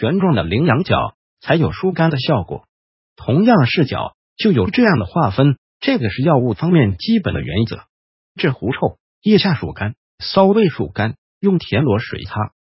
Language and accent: Chinese; Taiwan; 最近我们台湾人大肠癌、直肠癌已经升到癌病排行榜榜首了。